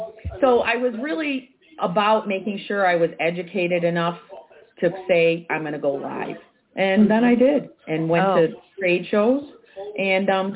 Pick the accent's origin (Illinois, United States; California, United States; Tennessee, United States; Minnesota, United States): Illinois, United States; Chicago; I am an Irish Catholic girl from the south side of Chicago.